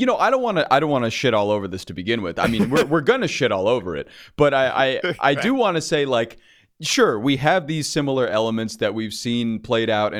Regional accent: New York, United States; We didn't want to talk to them anyways. We're from Long Island.

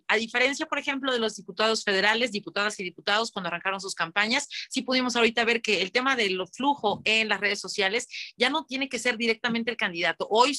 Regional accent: Mexico; está nuestra riqueza como mexicanas y mexicanos

